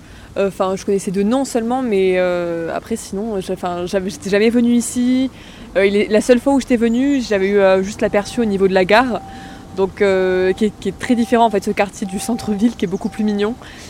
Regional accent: Toulouse, Occitanie, France; moi je viens de Toulouse à la base et je suis venue à Montauban cette année

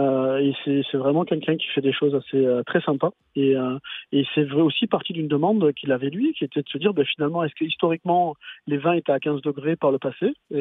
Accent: France; on est des Français et les Français, on a du plaisir à boire des choses

